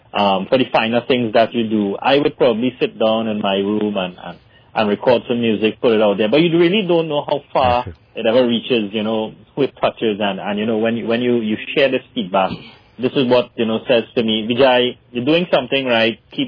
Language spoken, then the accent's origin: English; Diego Martin, Trinidad & Tobago; So, you know, our family's based there. I was born, bred. I grew up in Diego Martin.